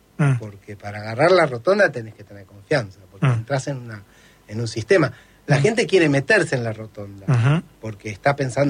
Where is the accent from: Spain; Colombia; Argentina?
Argentina; yo soy argentino, yo no me siento que Argentina es una mierda